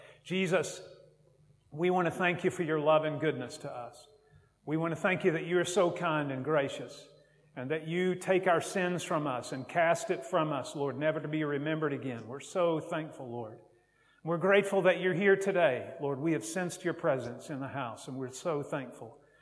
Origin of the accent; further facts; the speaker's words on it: Kentucky, United States; moved away as an adult; also born or lived in North Berwick; now in Edinburgh, United Kingdom; My wife and I came to Scotland about 8 years ago. I'm from the south in Kentucky originally. So thus my accent.